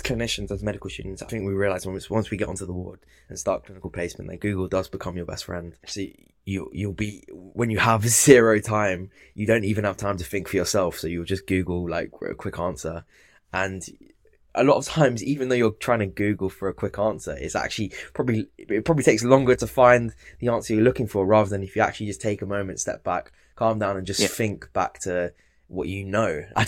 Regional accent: India; I'm Indian and they say, I think it's just Asians in general, right?

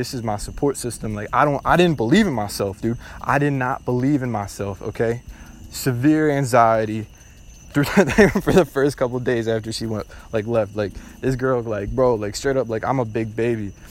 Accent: Philadelphia, Pennsylvania, United States; bro, I'm from Philly, and, like, I seen some shit

